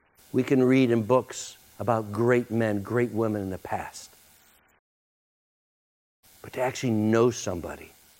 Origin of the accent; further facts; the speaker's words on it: United States; 99% of my life has been spent in the West. And I'm an American.